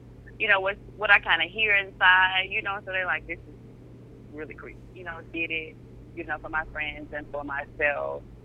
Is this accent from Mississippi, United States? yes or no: yes; Mississippi, United States; So I'm from Mississippi, and there's not too many of them around here.